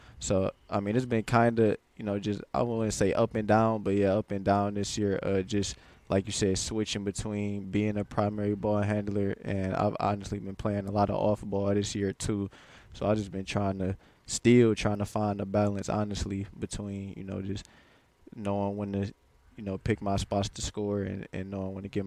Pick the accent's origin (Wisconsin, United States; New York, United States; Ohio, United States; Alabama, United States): Ohio, United States; Cleveland; that's where I live for the majority of my life. So, I mean, I always say I'm from Cleveland, Ohio, though.